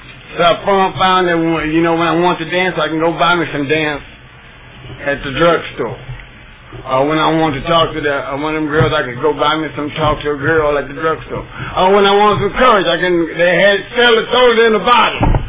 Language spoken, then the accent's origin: English; Galveston, Texas, United States; I was born and raised in Texas, Galveston. And that might be 95% of the problem.